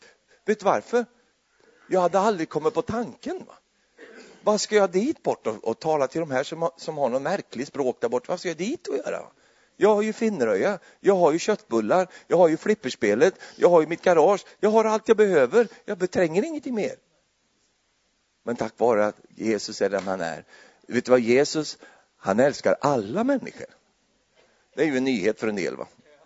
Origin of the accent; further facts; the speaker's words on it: Finnerödja, Örebro County, Sweden; Finnerödja heter platsen. Där jag växte upp. Finnerödja.